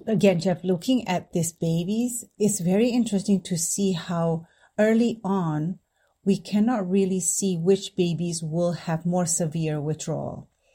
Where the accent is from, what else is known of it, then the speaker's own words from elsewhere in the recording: Indonesia; English is a second language; now in United States; So I grew up in Indonesia